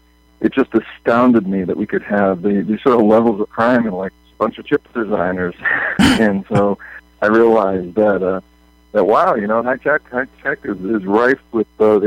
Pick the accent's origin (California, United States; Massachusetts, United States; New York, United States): Massachusetts, United States; Boston; I'm from the Boston area, born and bred in Boston